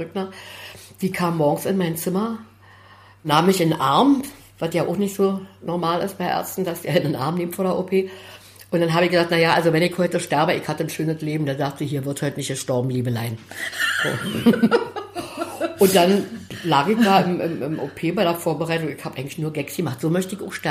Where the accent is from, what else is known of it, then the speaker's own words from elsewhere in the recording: Berlin, Germany; Ich komme eigentlich aus Steglitz, Südende, Lange Straße 5.